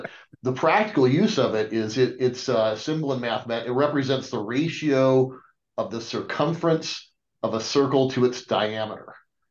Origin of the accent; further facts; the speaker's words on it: Cincinnati, Ohio, United States; now in Denver, United States; So I grew up in Cincinnati most of my childhood, and I've lived in Metro Denver most of my adult life.